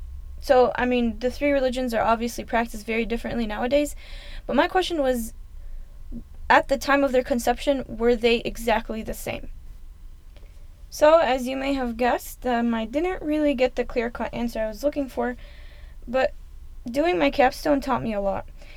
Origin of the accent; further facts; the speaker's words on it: United States; I was born and raised in America, and I know what it feels like to be misunderstood.